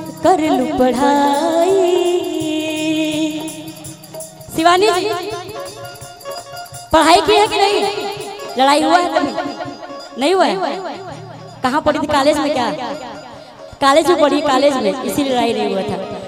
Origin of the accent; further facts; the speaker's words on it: Varanasi, Uttar Pradesh, India; क्योंकि मैं काशी से हूँ, काशी बनारस, जहाँ के हर एक रस में है बना हुआ, उसी को बोलते हैं बनारस।